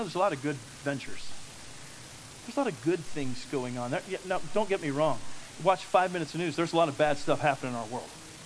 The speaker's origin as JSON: {"language": "English", "country": "Philippines", "said": "Yes, I'm a Filipino."}